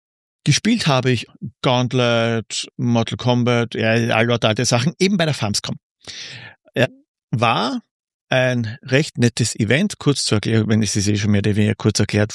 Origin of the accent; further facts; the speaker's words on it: Austria; Das war sehr lustig, als Österreicher anzuschauen.